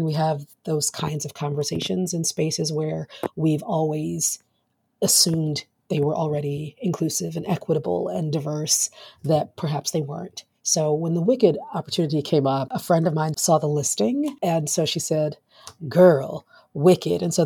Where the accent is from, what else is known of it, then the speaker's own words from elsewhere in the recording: Florida, United States; I'm from South Florida.